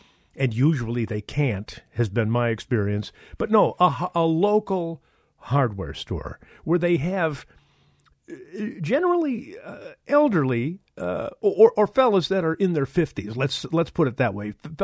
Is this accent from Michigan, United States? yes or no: yes; Detroit, Michigan, United States; And I think it goes back to when I was growing up in Detroit.